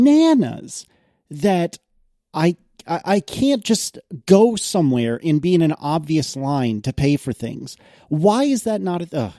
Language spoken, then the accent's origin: English; East Coast, United States; because I believe in order, because I'm from the East Coast.